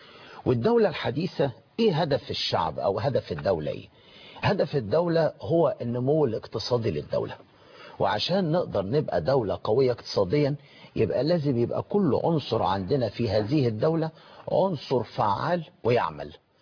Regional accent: Egypt; خلينا نؤمن بشيء انا استاذ ايهاب ان عندنا في مصر الاشاعه بتلعب دور خطير

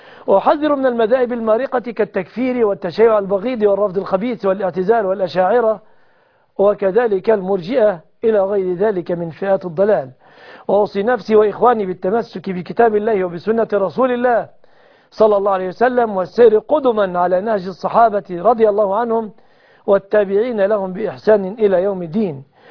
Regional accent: Egypt; وأسأل الله أن يحفظ بلادنا مصر أمنة مطمئنة

